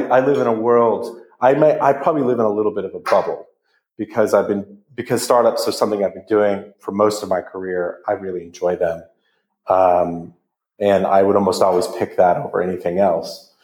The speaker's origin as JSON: {"language": "English", "region": "West Coast", "country": "United States", "tie": "born or raised there", "lives_now": "United Kingdom", "said": "You know, I grew up on the West Coast and it was obvious that I would be working in Silicon Valley at some point."}